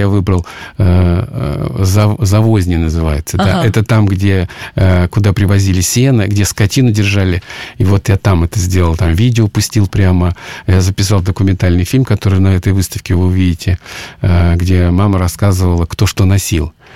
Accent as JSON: {"language": "Russian", "town": "Nizhniye Sergi", "region": "Sverdlovsk Oblast", "country": "Russia", "tie": "born there", "said": "потому что я родился на Урале, в Свердловской области, в небольшом городке Нижний Сергей"}